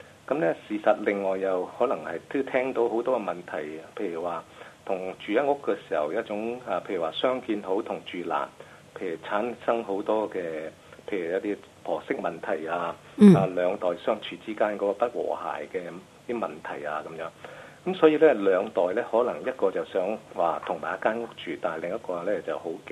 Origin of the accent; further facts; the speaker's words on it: China; 我諗佢同我哋中國人都係一樣嘅。